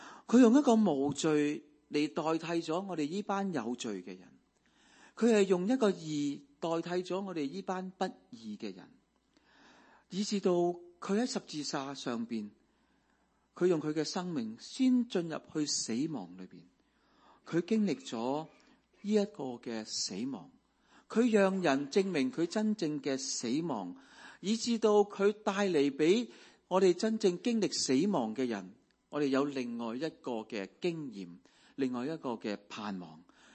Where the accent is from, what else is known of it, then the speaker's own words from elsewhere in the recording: China; 它讲出一种观念，跟我们中国人的观念非常之相似。死后去哪里？十八层地狱。我们很小有这种观念。